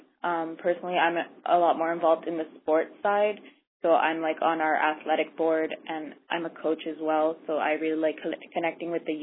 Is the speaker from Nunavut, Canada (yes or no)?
yes; Baker Lake, Nunavut, Canada; As I said, I'm from Baker Lake.